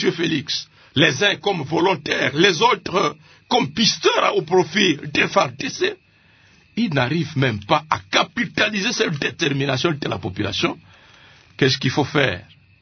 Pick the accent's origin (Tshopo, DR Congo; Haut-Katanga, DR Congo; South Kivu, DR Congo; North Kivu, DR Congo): North Kivu, DR Congo; Kanyabayonga; Oh, je viens de Kanyabayonga.